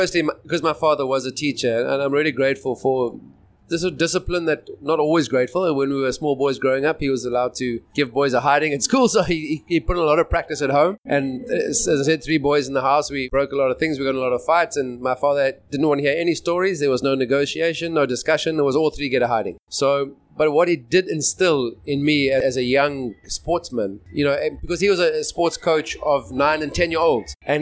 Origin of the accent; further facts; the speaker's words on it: South Africa; growing up in South Africa, where my father was a teacher, my mother also a teacher, my dad was also a sports master. I'm one of three boys.